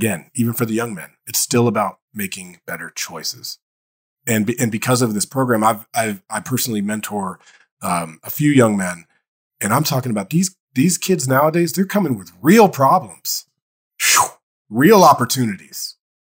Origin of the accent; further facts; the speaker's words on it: Dayton, Ohio, United States; I grew up in Dayton, Ohio. So I'm in Ohio.